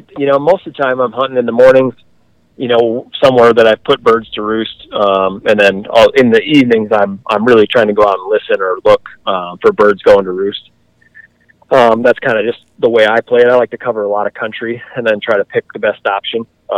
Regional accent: South Dakota, United States; You know, I grew up in South Dakota and then went to school up here and have spent most of my time in the North Country.

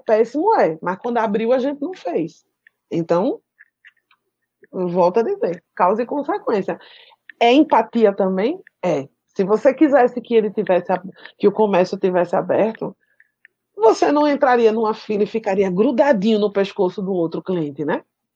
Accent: Pernambuco, Brazil; Enquanto sociedade brasileira, a gente falhou. Enquanto pernambucano, a gente falhou.

